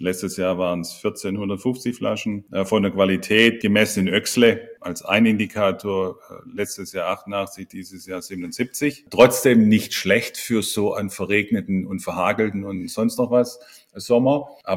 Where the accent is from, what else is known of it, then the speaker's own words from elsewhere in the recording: Baden-Württemberg, Germany; Ich komme ursprünglich aus der Ludwigsburger Ecke.